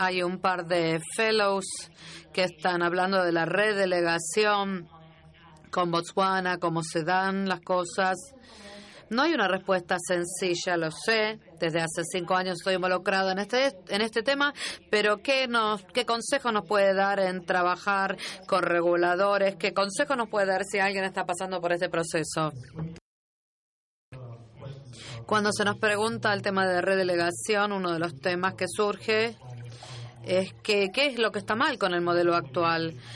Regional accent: Fiji; provengo de las Islas Fiji en el Pacífico.

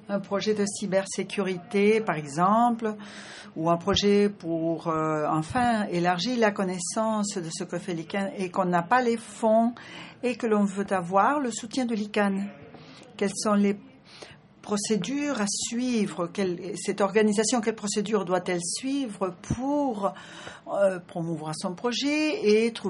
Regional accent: Nigeria; je viens du Nigeria.

